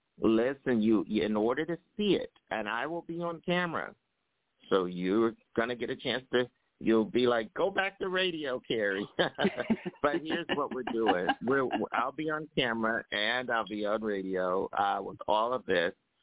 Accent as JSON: {"language": "English", "town": "Philadelphia", "region": "Pennsylvania", "country": "United States", "lives_now": "New York, United States", "said": "I'm from Philly."}